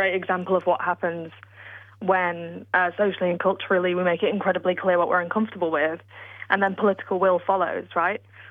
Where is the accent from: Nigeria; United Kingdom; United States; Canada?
United Kingdom; accent: British; I'm British, as you can tell by my accent